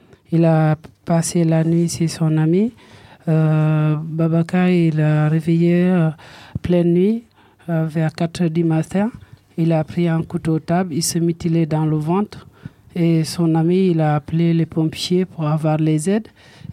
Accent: Rennes, Brittany, France; je viens de Rennes.

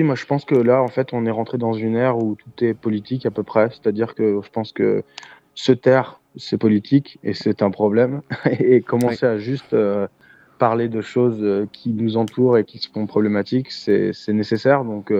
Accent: France; tout le modèle occidentalo-centré dans lequel nous, on a grandi en tant que Français.

